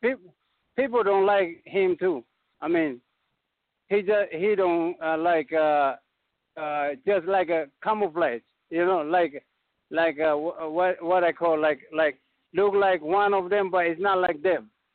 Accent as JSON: {"language": "English", "country": "Indonesia", "tie": "born or raised there", "second_language": "English", "said": "Because I grew up in Indonesia. I know exactly who the other religion teach."}